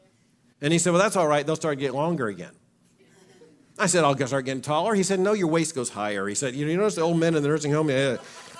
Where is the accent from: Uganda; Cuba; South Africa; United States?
United States; Fort Lauderdale, Florida; I grew up in Fort Lauderdale. I've been to the beach.